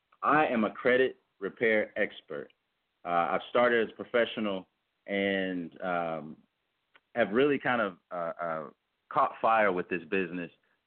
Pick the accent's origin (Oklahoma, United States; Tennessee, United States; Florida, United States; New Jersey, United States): Tennessee, United States; Memphis; born there; I was born in Memphis, Tennessee, and I'm not sure if you guys are familiar with Memphis, but it's a very historic city, a city that is deep with not only history, but a feel about it.